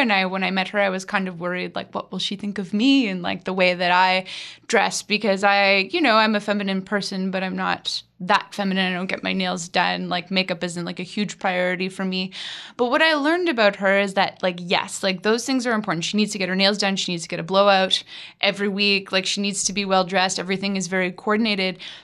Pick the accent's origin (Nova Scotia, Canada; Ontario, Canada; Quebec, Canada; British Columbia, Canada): Ontario, Canada; Penetanguishene; accent: Franco-Ontarian; I grew up in Penetanguishene at a Francophone Ontarian school.